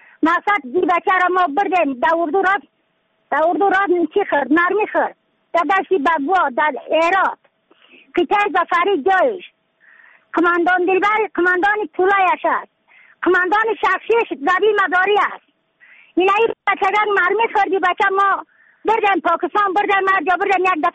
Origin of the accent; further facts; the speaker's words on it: Badakhshan, Afghanistan; از بدخشان هستم، مرکز بدخشان، ولسوالی اکلی پایان، قیره وینگ